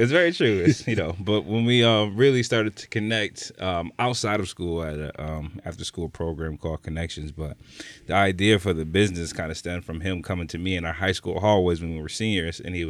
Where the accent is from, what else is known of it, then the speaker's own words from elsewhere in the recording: Niagara Falls, New York, United States; We come from Niagara Falls, where we don't have that.